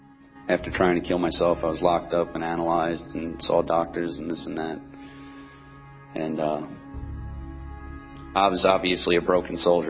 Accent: Belmore, New York, United States; I'm from Belmore, a town in Long Island, New York, 20 minutes out of Manhattan.

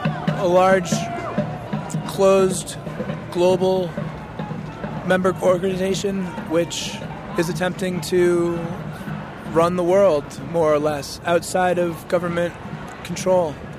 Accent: Waltham, Massachusetts, United States; I'm from Waltham, Massachusetts.

